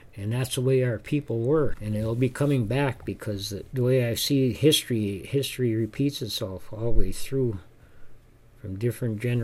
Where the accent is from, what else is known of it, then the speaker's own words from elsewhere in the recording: Minnesota, United States; So a lot of the things that were going on around me when I grew up in the Iron Range, it had an impact on me.